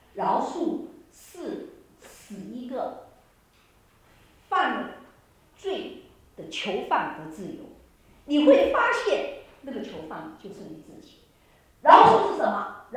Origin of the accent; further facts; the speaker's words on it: China; 我们中国人在新年的时候喜欢大扫除，把家里通清除掉，所谓的除旧布新。